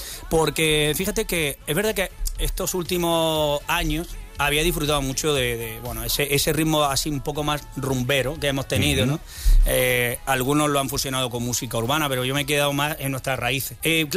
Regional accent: Almería, Andalusia, Spain; después de haber vivido el 20º aniversario en mi tierra, Almería.

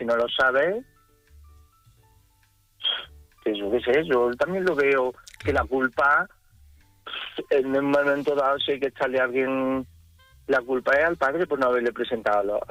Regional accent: Jaén, Andalusia, Spain

